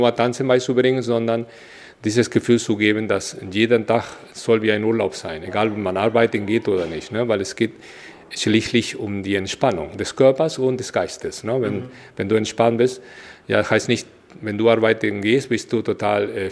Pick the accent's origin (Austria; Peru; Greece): Peru; now in Germany; Ich komme aus Peru und lebe schon über 30 Jahre in Deutschland.